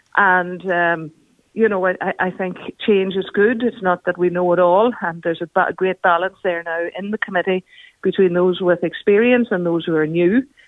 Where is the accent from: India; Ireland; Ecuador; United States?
Ireland